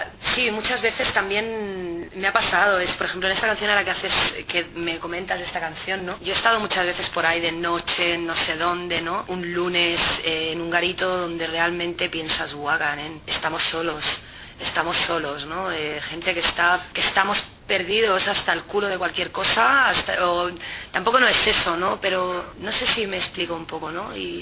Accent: Barcelona, Catalonia, Spain; Venimos de Barcelona.

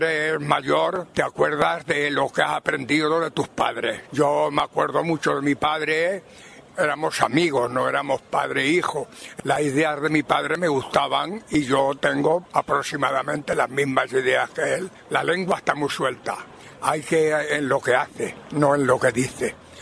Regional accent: Spain; Quiero mucho a mi país, a donde he nacido y han nacido mis padres y me he criado. Todos somos españoles

